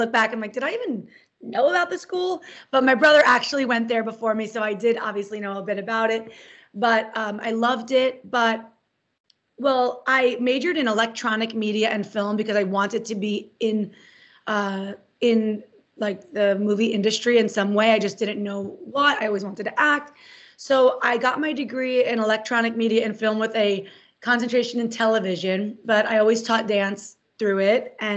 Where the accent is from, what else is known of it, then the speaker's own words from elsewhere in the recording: Cherry Hill, New Jersey, United States; also born or lived in Queens, New York; I'm from Queens, New York originally, but I grew up almost wholly in Cherry Hill, New Jersey.